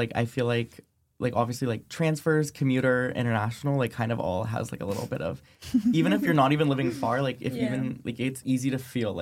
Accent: California, United States; I'm from the Bay Area. Born and raised, but I was ready for a change, came here to SDSU

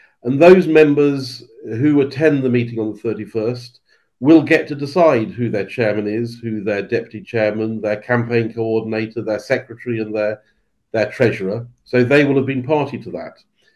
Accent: United Kingdom; I mean, I'm all for female education, but I am British.

